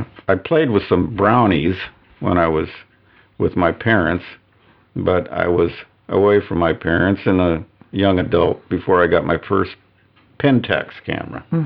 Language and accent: English; Inglewood, California, United States; also born or lived in Hollywood; yes, born in Hollywood, started my first few years of growing up in Englewood, California.